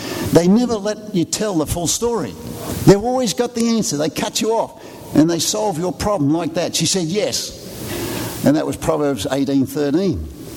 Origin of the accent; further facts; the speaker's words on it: Australia; And I said, "Hey, Harold, I'm an Aussie. We love beer."